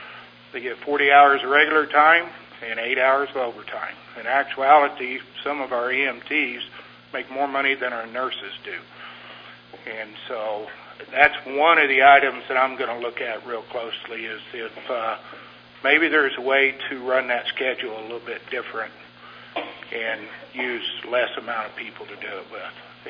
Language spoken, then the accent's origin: English; Big Piney, Wyoming, United States; I'm from Big Piney, Marbleton area. I've been living around this community for 27 years. I'm not an original person